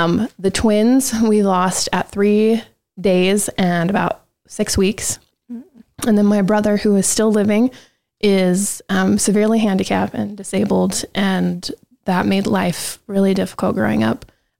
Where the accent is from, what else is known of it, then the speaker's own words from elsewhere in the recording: Clinton, Utah, United States; also born or lived in Roy; In Clinton. Okay. I lived in Roy until I was 5 and then moved to Clinton.